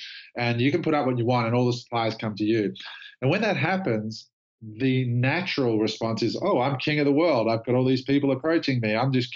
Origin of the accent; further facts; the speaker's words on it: Australia; as an Australian